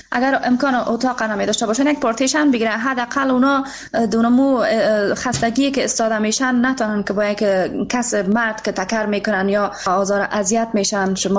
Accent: Afghanistan; افتخار میکنم واقعا که من یک افغان هستم

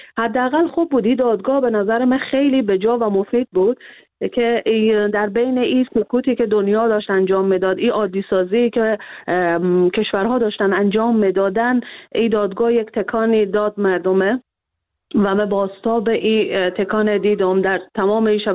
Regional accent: Afghanistan; ما بالاخره از افغانستان هستیم و سنت های خود داریم

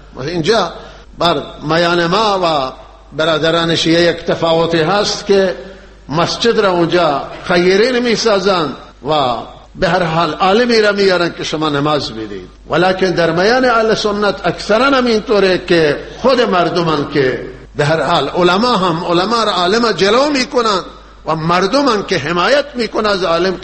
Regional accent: Iran; ما ایرانی هستیم و وارث این وطنیم، وطن مال ماست، وطن مال شیعه و سنیه.

